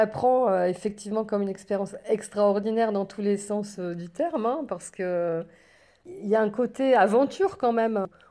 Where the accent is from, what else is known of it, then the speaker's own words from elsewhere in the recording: France; je suis française.